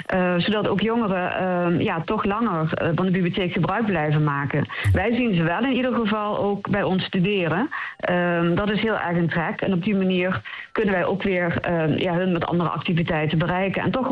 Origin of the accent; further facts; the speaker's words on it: Netherlands; Ik ben Nederlander, maar ik heb ook een andere hoed.